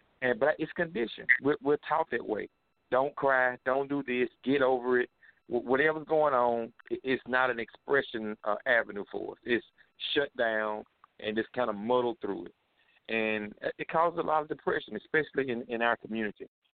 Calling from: Jackson, Mississippi, United States; I'm here in Jackson, Mississippi, and I have a journal

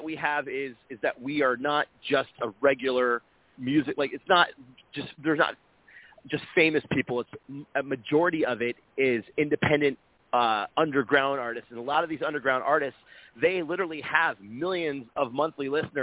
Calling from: Nashville, Tennessee, United States; also born or lived in Tampa, Florida; So one day I was I moved to Nashville, Tennessee from Tampa, Florida.

